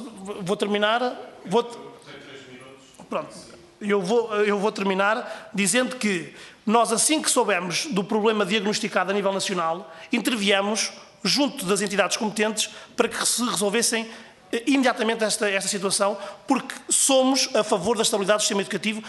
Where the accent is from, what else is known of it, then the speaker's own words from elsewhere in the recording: Pombal, Leiria, Portugal; da nossa região de Leiria, até porque eu sou de Pombal, sou mesmo pertinho de Leiria